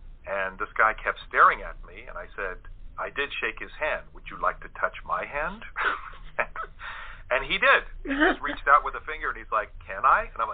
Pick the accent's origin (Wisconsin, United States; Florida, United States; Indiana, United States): Florida, United States; St. Augustine; I remember when I was back in my hometown of St. Augustine, which is in Florida, and it's the oldest permanently inhabited European community in the United States.